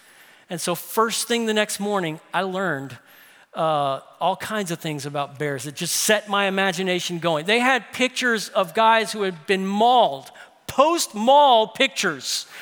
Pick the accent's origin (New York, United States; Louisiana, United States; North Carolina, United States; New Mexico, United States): Louisiana, United States; New Orleans; You could jump from house to house in the neighborhood I grew up in New Orleans.